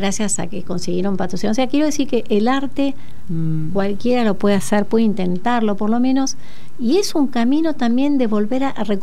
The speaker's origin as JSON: {"language": "Spanish", "country": "Argentina", "said": "Y ahora tengo ganas de seguirlo en castellano, ahora que estoy en mi tierra."}